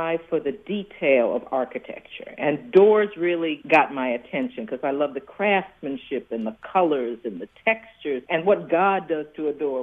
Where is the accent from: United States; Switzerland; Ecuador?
United States; New York; We have so many pictures of growing up in New York that my daddy took